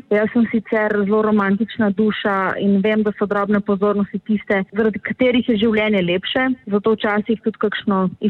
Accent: Cerknica, Inner Carniola, Slovenia; Jaz sem v bistvu notranka, prej sem bila cerkenčanka, zdaj sem iz Begun pri Cerknici

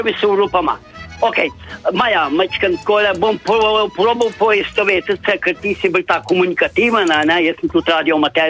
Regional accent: Grosuplje, Central Slovenia, Slovenia; born there; Grosupeljčan rojen, ampak imam tle vikend, kor.

